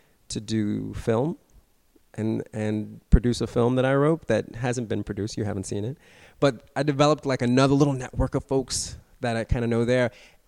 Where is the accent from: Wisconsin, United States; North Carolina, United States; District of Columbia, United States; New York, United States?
District of Columbia, United States; Washington; I grew up in Washington, D.C.